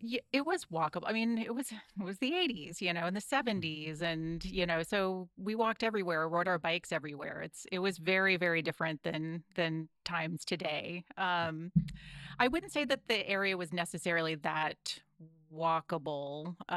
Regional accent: Portland, Oregon, United States; also born or lived in California / Hawaii / Louisiana; Well, mostly in Portland, but I was born an Air Force brat. So born in California, moved to Hawaii.

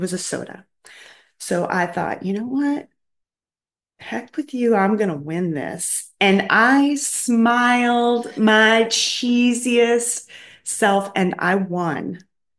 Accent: Willamina, Oregon, United States; also born or lived in McMinnville; Okay, so I was born right here in McMinnville. If you're familiar with McMinnville, I was born at Walgreens, which used to be the hospital. My family moved to Willamina when I was, I think, about 3 years old. And so I spent my whole life there.

